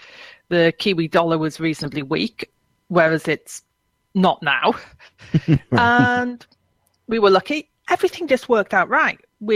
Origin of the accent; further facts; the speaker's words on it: Durham, North East England, United Kingdom; moved away as an adult; also born or lived in Nottingham; I grew up in Durham, moved to Nottingham, which is in the Midlands, to go to university when I was 18, which is about 1.5 hours drive further south.